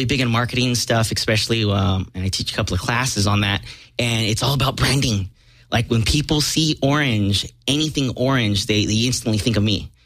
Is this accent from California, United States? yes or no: yes; Watts, California, United States; because I grew up in Watts.